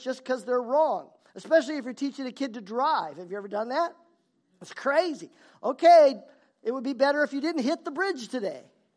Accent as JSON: {"language": "English", "region": "Idaho", "country": "United States", "also_born_or_lived": "Saskatchewan, Canada", "said": "I went to school in Saskatchewan, and I came from Idaho, so driving in Saskatchewan was totally different."}